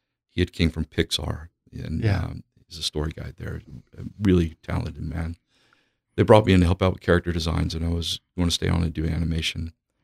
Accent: the South, United States; And growing up in the South, I knew this very well.

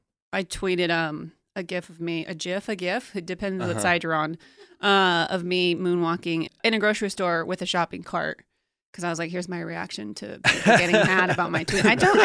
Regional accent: Modesto, California, United States; I'm from Modesto and people, and you know, it's still California, but that's a red county

